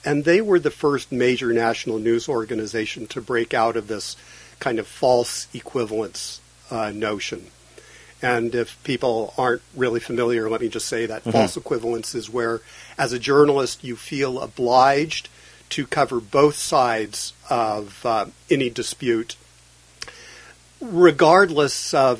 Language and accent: English; United States; No. No, there's not. And I'm an American, too.